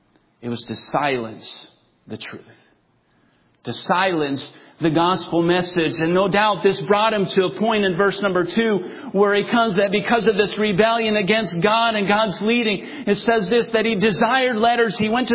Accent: Russia; One of the things I learned as a kid growing up in Russia, especially driving in the roads that we've had to drive

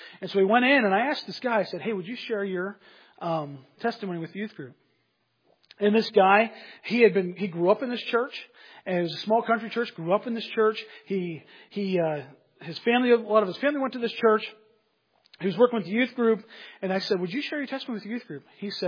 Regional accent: Pennsylvania, United States; When I grew up in Pennsylvania, we called it pop, and then I moved to Florida, they call it soda.

